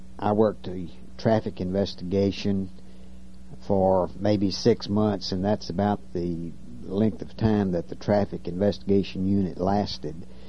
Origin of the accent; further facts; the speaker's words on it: Nashville, Tennessee, United States; also born or lived in Lansing, Michigan; I was born in Lansing, Michigan. My parents separated and divorced when I was 18 months old, and my mother took me south, and I was raised in Nashville, Tennessee.